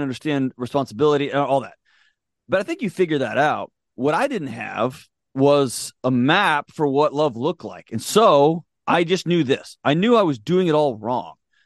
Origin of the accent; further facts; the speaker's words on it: Houston, Texas, United States; Born and raised in Houston, Texas. My old man was a homicide detective and a SWAT guy, and my mom was a college professor after years.